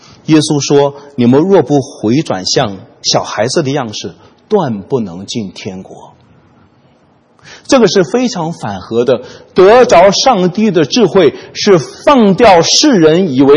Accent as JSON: {"language": "Chinese", "country": "China", "said": "面子这个词我们中国人非常熟"}